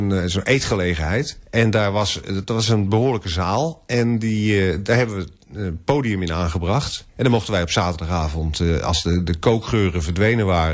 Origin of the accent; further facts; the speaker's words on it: Utrecht, Netherlands; born there; Dus, maar ik vond dat heel leuk, omdat Utrecht altijd met bijnamen werkt, weet je wel. Dat is wel typisch Utrecht, denk ik.